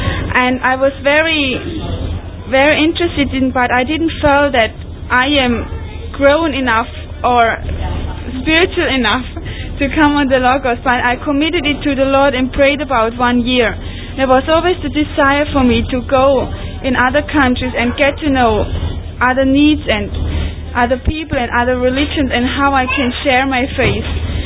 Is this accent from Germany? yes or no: yes; Germany; and I come from Germany